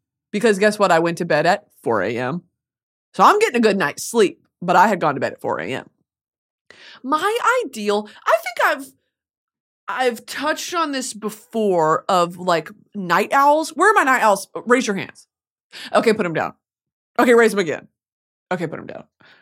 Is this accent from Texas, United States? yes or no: yes; Texas, United States; Every single summer growing up in Texas, I was riddled with mosquito bites.